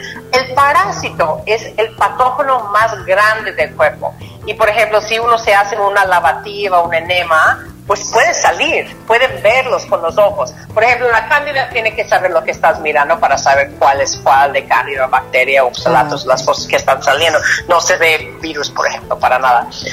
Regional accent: Chicago, Illinois, United States; yo soy de Chicago originalmente

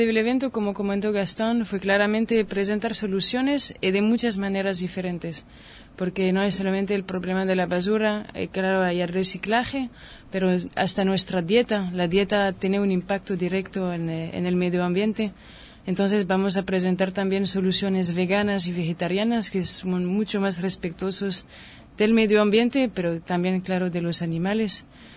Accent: France; Yo soy de Francia.

